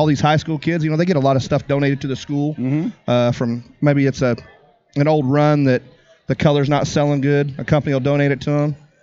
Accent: Missouri, United States; I'm from Missouri, Ozarks area.

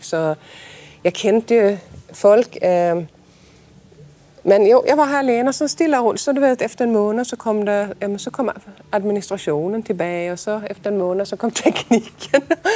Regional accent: Sweden; Danish is a second language; moved away as an adult; now in Denmark; Jeg kommer fra Sverige oprindeligt, men jeg har faktisk boet i Danmark i 20 år nu. Jeg flytter det herhen, fordi jeg starter på teaterskolen i København som instruktør

